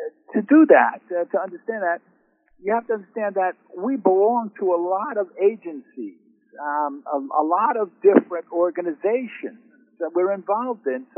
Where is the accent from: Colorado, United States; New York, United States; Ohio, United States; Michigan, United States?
New York, United States; Brooklyn; I'm from Fauci's neighborhood, by the way, in Brooklyn.